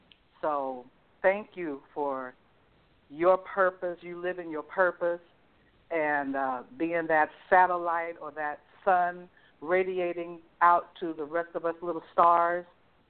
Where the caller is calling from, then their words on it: Atlanta, Georgia, United States; I'm calling from Atlanta, Georgia